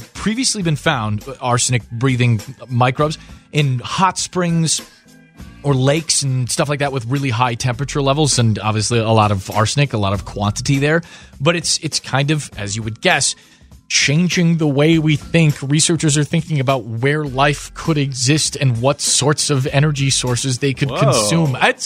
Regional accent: Ireland; Like, I'm Irish. I have to ask these questions.

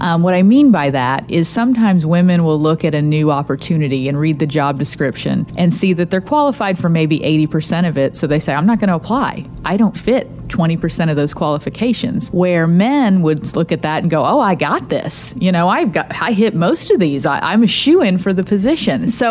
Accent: Daleville, Indiana, United States; moved away as an adult; also born or lived in Little Rock, Arkansas; is a native from Indiana. I grew up near Muncie, Indiana, actually a very small town called Daleville. But then I went away. I moved to Arkansas when I was 18.

